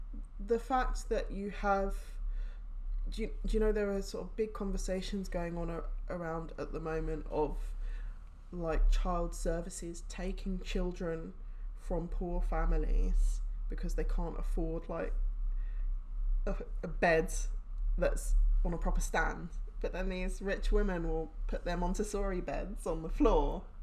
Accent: United Kingdom; being someone who straddles two worlds anyway, being British and Afro-Caribbean

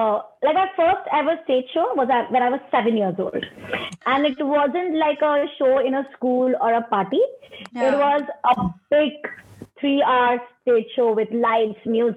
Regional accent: Ahmedabad, Gujarat, India; also born or lived in Bombay; And then there were a few more shows in my hometown, Ahmedabad. And then I came to Bombay for 3 months for performances. From Bombay, I got more contracts to perform in other cities.

